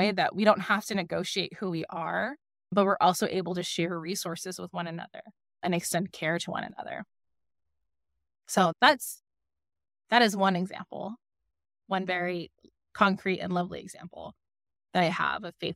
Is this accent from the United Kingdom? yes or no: no; Philippines; And it's not just the act of prayer, because we're Filipino, we eat so much.